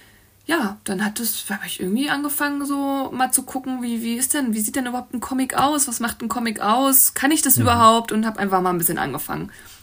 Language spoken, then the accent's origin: German; Brandenburg, Germany; Ich bin in Brandenburg groß geworden, in Teltow-Fleming, einer Kleinstadt, und habe dann in Berlin meine Ausbildung zur Grafikdesignerin gemacht.